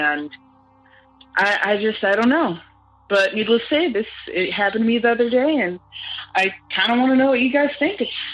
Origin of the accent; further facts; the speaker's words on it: Pennsylvania, United States; born there; I was born up in Pennsylvania.